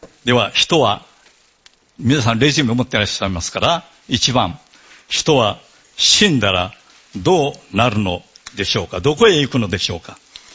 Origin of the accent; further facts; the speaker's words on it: Okinawa, Japan; 私たち沖縄の人たちは、もうやがてお盆が来ますね。